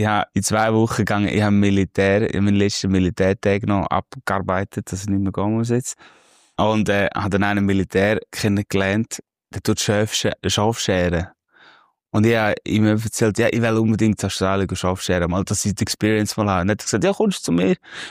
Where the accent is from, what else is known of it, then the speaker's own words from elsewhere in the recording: Switzerland; als Schweizer Musikerin